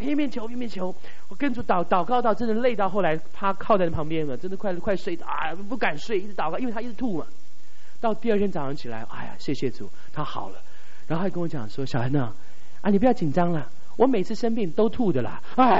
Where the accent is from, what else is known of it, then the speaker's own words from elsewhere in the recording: China; 我们中国人有一句最悲哀的话，叫做夫妻本是同林鸟，大难来时各自飞。